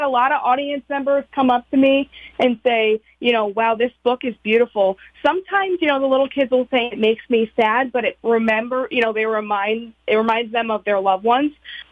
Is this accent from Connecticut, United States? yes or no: yes; Wallingford, Connecticut, United States; So fortunately, because I have been a Wallingford resident my whole life, I grew up in the Wallingford public school system and things